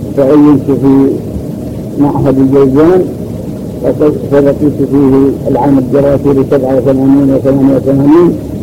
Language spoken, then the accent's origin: Arabic; Al-Majaniyah, Jazan Province, Saudi Arabia; born there; من مواليد قرية المجانية، وكانت ولادتي في آخر عام 1946.